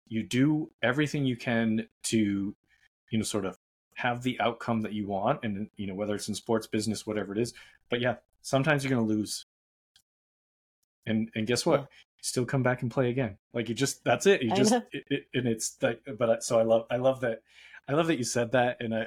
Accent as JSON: {"language": "English", "town": "Boston", "region": "Massachusetts", "country": "United States", "said": "I'm from Boston"}